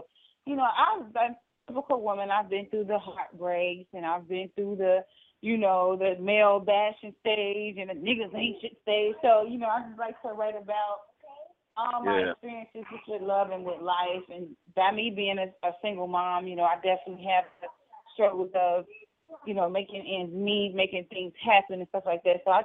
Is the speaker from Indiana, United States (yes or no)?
yes; Gary, Indiana, United States; Okay, well, I am calling from Gary, Indiana. I am a Gary native.